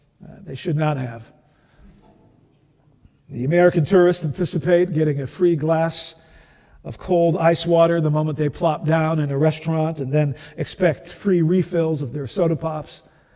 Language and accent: English; Netherlands; Growing up in the Netherlands, one of my favorite pastimes was tourist watching.